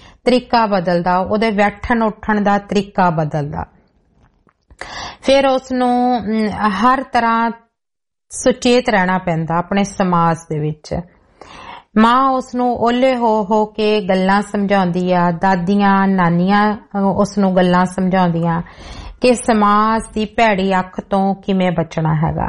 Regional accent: Punjab, India; moved away; ਜਿਨ੍ਹਾਂ ਸਮਿਆਂ ਦੇ ਵਿੱਚ ਮੈਂ ਪੰਜਾਬ ਛੱਡਿਆ ਆ ਅੱਜ ਤੋਂ 30 ਵਰੇ ਪਹਿਲਾਂ

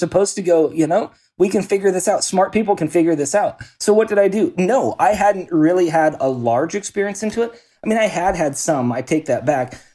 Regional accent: Salem, Oregon, United States; So grew up and born and raised in Salem, Oregon. And my dad was in construction. My mom worked for the local high school.

